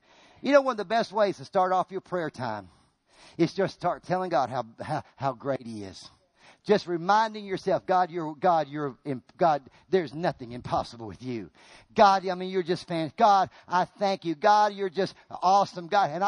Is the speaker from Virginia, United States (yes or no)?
yes; Virginia, United States; I grew up in Virginia. And in Virginia, I'm going to tell you this, you never had a set of drums in a church.